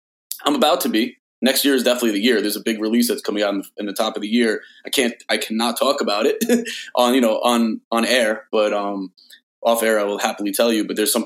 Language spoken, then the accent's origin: English; New York, United States; Like, I'm a nice dude, so, you know, growing up in New York and in like, the real New York, not today's New York, you know what I mean?